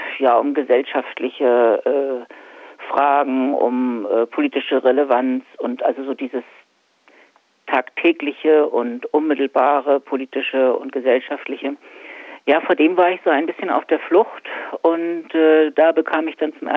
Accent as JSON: {"language": "German", "country": "Germany", "tie": "born or raised there", "said": "der geht noch auf meine Jugend in der DDR zurück."}